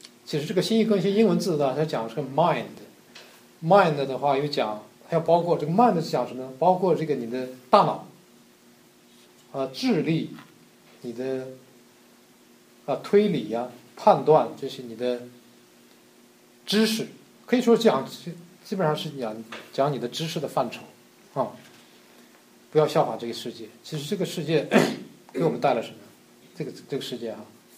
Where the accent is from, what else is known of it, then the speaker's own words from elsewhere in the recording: China; 尤其是从我的背景来，从大陆过来哈，这个脑子里边都是无神论的